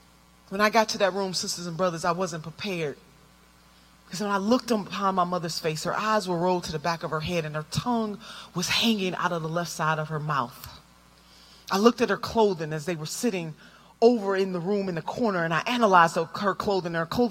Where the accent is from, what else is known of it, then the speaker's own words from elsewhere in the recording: Cleveland, Ohio, United States; I'm the oldest of seven children, and I grew up in Cleveland, Ohio.